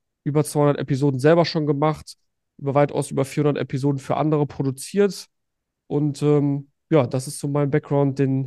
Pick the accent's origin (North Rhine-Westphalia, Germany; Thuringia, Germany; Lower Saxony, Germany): North Rhine-Westphalia, Germany; Düsseldorf; born there; 27 Jahre, geboren in Düsseldorf.